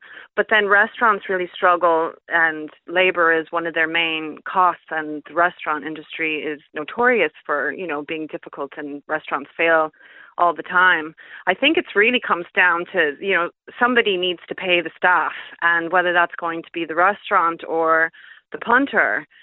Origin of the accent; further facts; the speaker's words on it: United States; now in Ireland; Well, I'm from the States, where tipping is really the done thing.